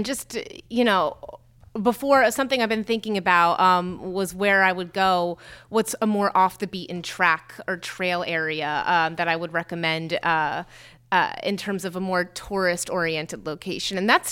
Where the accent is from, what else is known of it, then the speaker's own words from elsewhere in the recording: Morristown, New Jersey, United States; born there; I mean, there's history, and I was born in Morristown. You know, that's the home of Jockey Hollow and George Washington.